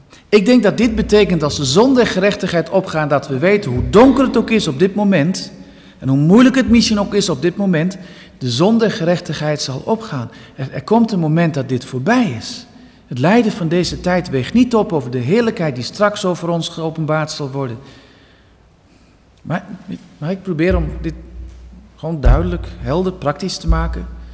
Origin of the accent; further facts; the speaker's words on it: De Heurne, Gelderland, Netherlands; Ik ben opgegroeid in de Heurne, vlakbij Dinxperlo. De Heurne telt meer koeien dan mensen. Het is echt een prachtige plek om te wonen. Echt een boerengehucht, heel veel boerderijen.